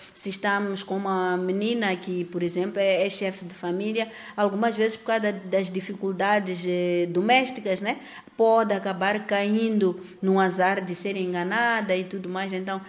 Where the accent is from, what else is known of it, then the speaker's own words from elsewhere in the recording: Maputo, Mozambique; Então, eu venho de Maputo, onde eu estou habituada a fazer tudo o que eu quero, a lutar, trabalhar.